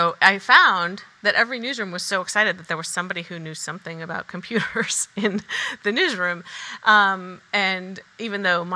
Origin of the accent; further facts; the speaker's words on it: Palo Alto, California, United States; I'm not a lawyer. I grew up in Palo Alto, and my parents were really like they had moved there to be part of the personal computer revolution.